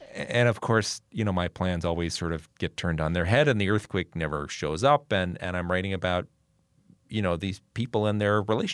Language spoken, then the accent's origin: English; Milwaukee, Wisconsin, United States; also born or lived in Seattle, United States; So I wrote a book about Milwaukee, which is easy because I grew up in Milwaukee. I live here now.